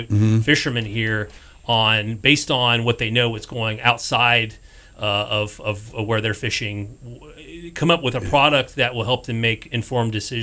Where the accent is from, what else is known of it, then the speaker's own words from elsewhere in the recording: North Carolina, United States; now in Hawaii, United States; Yeah, I mean, I'm from the Southeast. I'm from North Carolina originally